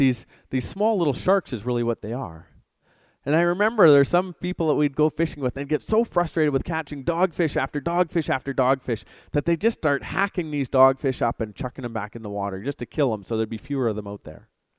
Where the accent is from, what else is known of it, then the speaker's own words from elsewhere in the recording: Campbell River, British Columbia, Canada; I grew up on Vancouver Island. Small town called Campbell River. It's a fishing town. It was a wonderful place to go out on the water and cast your line, and often called the salmon capital of the world.